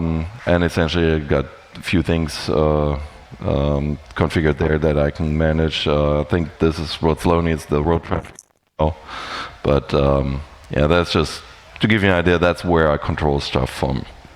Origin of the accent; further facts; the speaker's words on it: Germany; English is a second language; also born or lived in United States; I'm from Germany, and I've spent some time in the US, if you can tell from the accent.